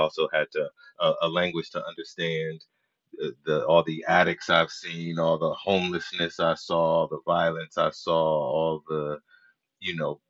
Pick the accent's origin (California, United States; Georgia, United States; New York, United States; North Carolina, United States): California, United States; San Francisco; I grew up in Frisco. It was lovely growing up.